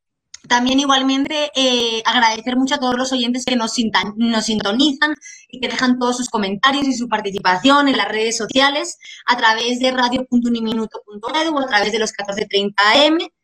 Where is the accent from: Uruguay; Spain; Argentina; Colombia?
Spain; Así que bueno, yo como española pido perdón también, no hay problema de pedir perdón.